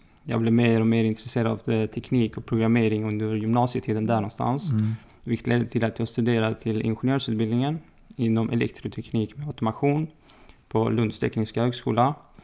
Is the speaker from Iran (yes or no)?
no; Malmö, Skåne, Sweden; Jag är född i Malmö, ofuxen i Rosengård. Jag kommer ursprungligen från Tunisien och är för närvarande 27 år gammal.